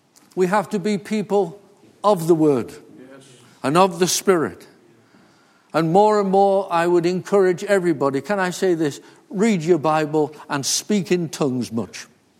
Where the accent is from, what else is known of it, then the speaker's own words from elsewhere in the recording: Wales, United Kingdom; born there; I was born in North Wales, so I learned to speak a little bit of Welsh when I was a young boy.